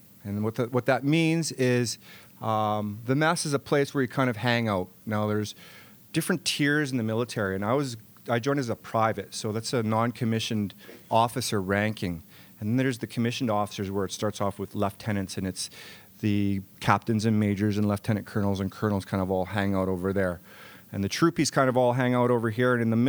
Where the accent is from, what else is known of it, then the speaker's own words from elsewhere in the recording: Brandon, Manitoba, Canada; When I was a kid growing up in Brandon, Shiloh is an Army base just down the road from Brandon.